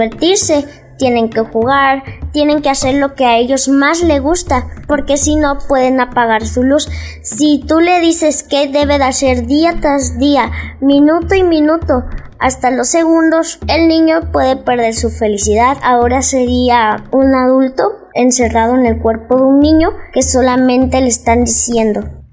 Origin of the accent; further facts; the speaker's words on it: Las Peñitas, Veracruz, Mexico; tengo 10 años y soy de Las Peñitas, perteneciente al municipio de Cosamaloapan, Veracruz.